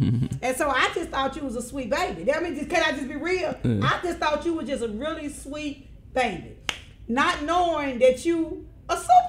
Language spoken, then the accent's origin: English; Memphis, Tennessee, United States; Y'all still know I'm North Memphis too, y'all.